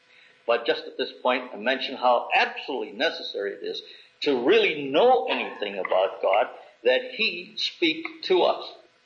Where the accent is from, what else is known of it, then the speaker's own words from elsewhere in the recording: Calumet, Michigan, United States; born there; you would not come very near guessing that I was born in Calumet, Michigan.